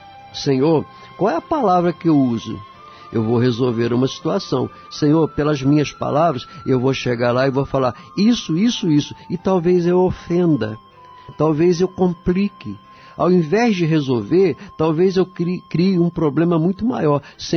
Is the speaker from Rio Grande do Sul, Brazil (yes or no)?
no; Espírito Santo, Brazil; Eu sou capixaba, né? Então lá na roça, eu sou da roça